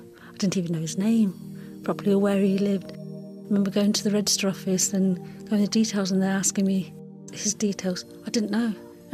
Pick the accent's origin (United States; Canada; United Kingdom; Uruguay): United Kingdom; Coventry, West Midlands; I was born and brought up in Coventry. My dad came in 1950. He was 19 at the time. People were quite poor back in India then.